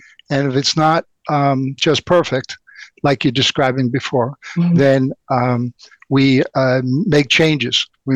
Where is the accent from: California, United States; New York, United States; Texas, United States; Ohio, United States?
New York, United States; Bronx; I was one of nine children. I grew up in the Bronx of New York.